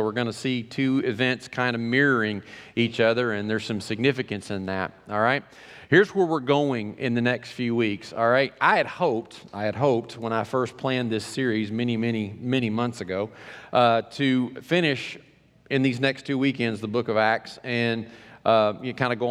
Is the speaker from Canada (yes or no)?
yes; Canada; Yes, I'm from Canada, eh?